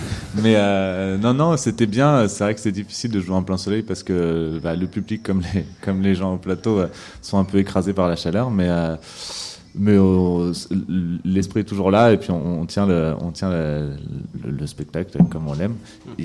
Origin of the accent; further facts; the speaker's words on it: Lyon, Auvergne-Rhône-Alpes, France; On vient de Lyon, on vient du 69.